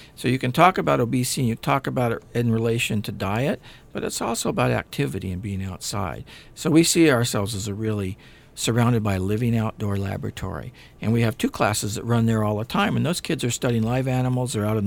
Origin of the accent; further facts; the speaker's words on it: Chula Vista, California, United States; When I grew up in Chula Vista, it was largely agricultural. We still had tomato fields, we had orange groves, and we had a lot of undeveloped land that we used to hike in.